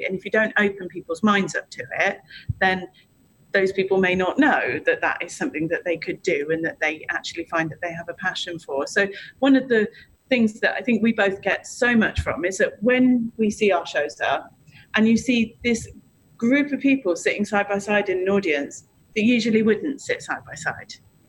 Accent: United Kingdom; Actually, you know, we're British, but that's large and in charge in, you know, cultural identity.

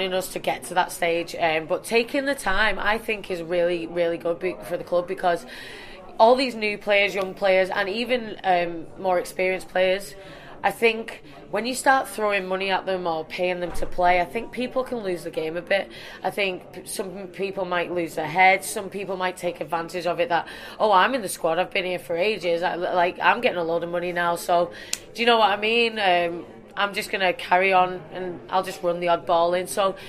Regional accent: Canada; And to be fair, playing for two nations, And Canada's my hometown.

